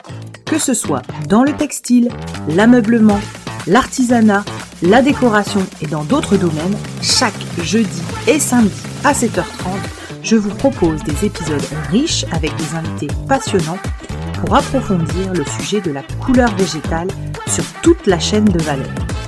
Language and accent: French; Belgium; now in Canary Islands, Spain; Je suis belge, j'habite dans les îles Canaries